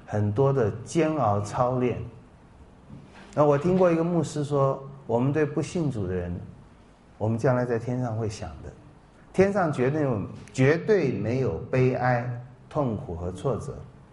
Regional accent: China; 华人烧成灰都是华人，那个特点就是菜真好吃。我们中国人不能不记得这个吃很重要。

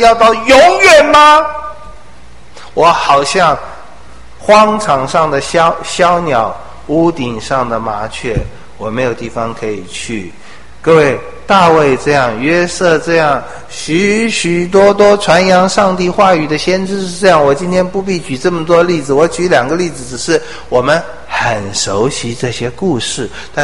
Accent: China; 我们中国人说朝中有人好做官

